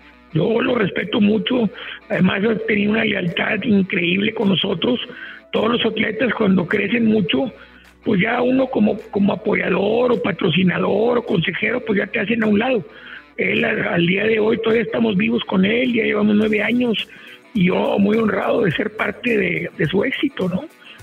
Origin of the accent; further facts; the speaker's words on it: Monterrey, Nuevo León, Mexico; Yo soy regio, sí